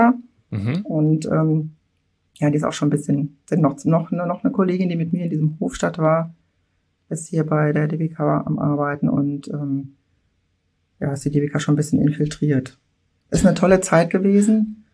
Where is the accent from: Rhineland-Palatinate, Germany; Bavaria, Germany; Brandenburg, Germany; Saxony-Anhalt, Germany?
Rhineland-Palatinate, Germany; Mülheim-Kärlich; born or raised there